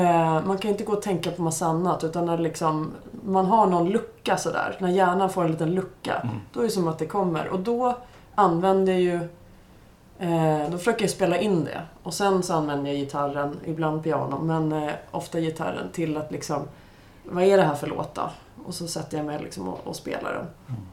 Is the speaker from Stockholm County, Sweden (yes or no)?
yes; Trollbäcken, Stockholm County, Sweden; jag växte upp i Trollbäcken, nära Leplan. Gick Fornudden, gick i Kumla och sen gick i Tyresö gymnasium.